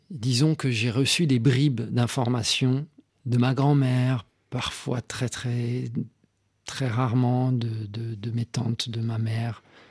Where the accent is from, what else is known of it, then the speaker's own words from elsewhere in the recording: Burundi; quand j'étais petit, au Burundi.